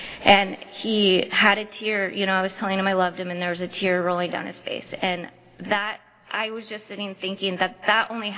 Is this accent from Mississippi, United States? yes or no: no; Visalia, California, United States; I grew up here in Visalia, went to high school here. My family's here